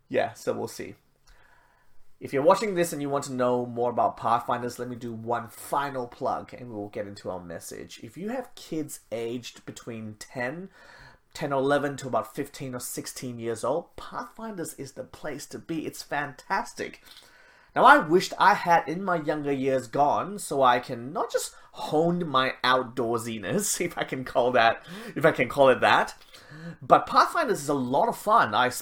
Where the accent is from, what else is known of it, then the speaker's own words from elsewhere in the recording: Malaysia; now in Australia; I mean, I grew up in Malaysia and it was just too hot to camp. Nobody goes camping in Malaysia.